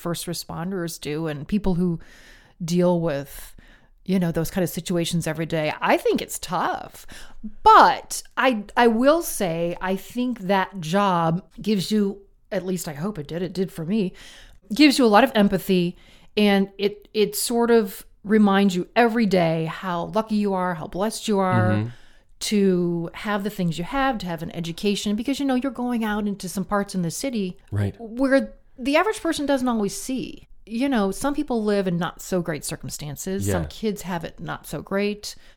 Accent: Detroit, Michigan, United States; And in growing up in Detroit, news people were, they were celebrities.

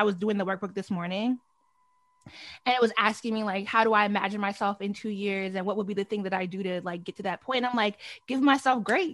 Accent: Delaware, United States; I grew up in Delaware. You know what I mean?

